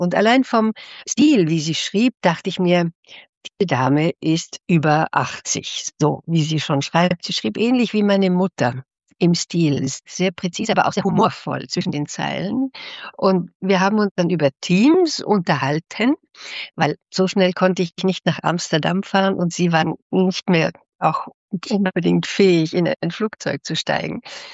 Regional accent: Konstanz, Baden-Württemberg, Germany; Ich bin dann in Konstanz geboren und habe meine Schulzeit, mein Abitur in Deutschland gemacht, dann in Südamerika und in Nordamerika studiert

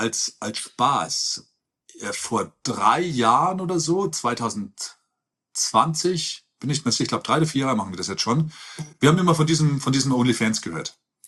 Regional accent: Ergolding, Bavaria, Germany; moved away as an adult; also born or lived in Landshut / Munich; now in Los Angeles, United States; Ich bin in Ergolding aufgewachsen. Zur damaligen Zeit 10.000 Einwohner. Wir waren das letzte Haus bei den Feldern. Ich bin zwischen Kühen und Odel aufgewachsen. Ja, voll der Bauer. Und dann von Ergolding nach Landshut, von Landshut nach München, von München nach LA.

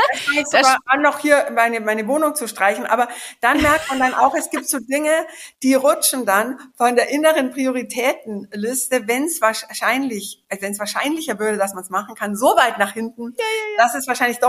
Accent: Bavaria, Germany; Das ist für mich, die aus Bayern kommt, also eher Berge, als Wasser vor sich hat, sehr idyllisch, wo ich herkomme.

